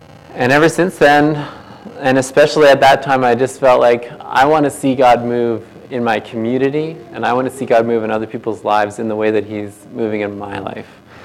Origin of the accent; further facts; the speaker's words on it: Ontario, Canada; now in Golden, Canada; I grew up in Ontario, not too far out of Ottawa.